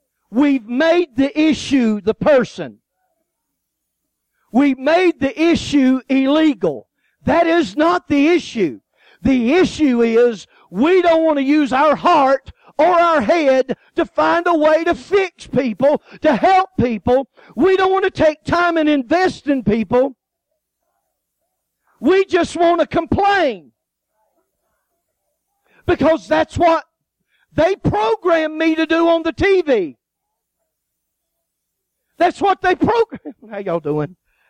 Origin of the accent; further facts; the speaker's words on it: United States; I just become an American. Bless God, I was raised here and everything. And I am an American.